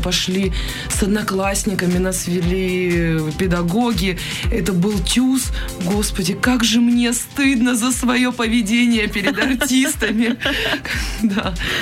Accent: Kharkiv, Kharkiv Oblast, Ukraine; now in Novosibirsk, Russia; Это когда я жила еще в Харькове, вот я из Харькова

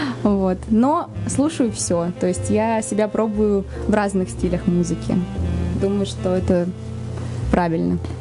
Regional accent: Izhevsk, Udmurtia, Russia; now in Moscow, Russia; родом я из Ижевска, это столица Удмуртской республики, вот, там я родилась, там я выросла, потом поняла, что хочу быть певицей, и поехала учиться в Москву

